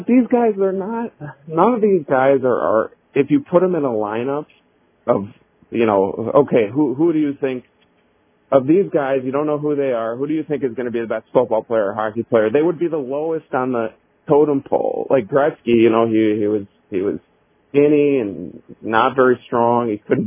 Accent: Chicago, Illinois, United States; also born or lived in Los Angeles; now in New York, United States; So I'm from Chicago originally, but, you know, we kind of wanted to change things up a little bit, so.

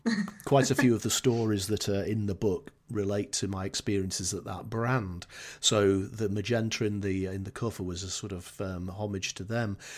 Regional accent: England, United Kingdom; accent: Northern English; it can even understand my Northern English accent

